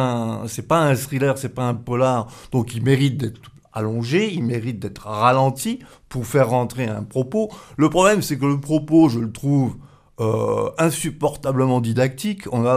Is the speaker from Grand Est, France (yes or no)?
yes; Grand Est, France; Je suis lorrain, je me revendique.